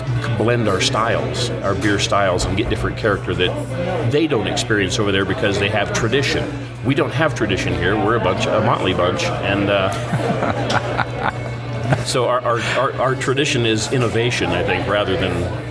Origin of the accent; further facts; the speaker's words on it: Missouri, United States; also born or lived in Arkansas; I'm from Missouri and Arkansas, so there's a little bit of backwoods stuff going on.